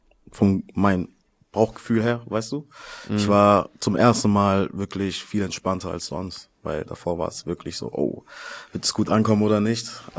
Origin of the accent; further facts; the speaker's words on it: Karlsruhe, Baden-Württemberg, Germany; Eine kleine Hommage an meine Heimatstadt, ja, Karlsruhe.